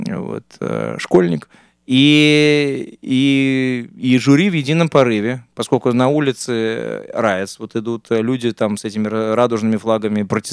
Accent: Pushkin, Saint Petersburg, Russia; born there; Я родился в Пушкине.

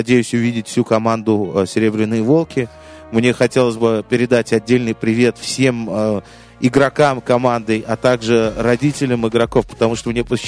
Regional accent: Uzbekistan; Я сам из Узбекистана

